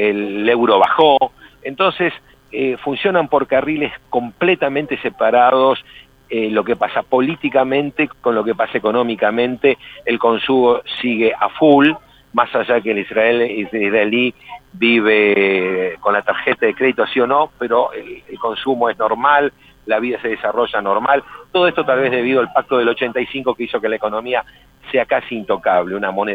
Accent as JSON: {"language": "Spanish", "country": "Argentina", "also_born_or_lived": "Europe", "said": "Soy argentino, nací en Argentina, viví muchos años en Europa también, pero Argentina la tengo bajo la piel."}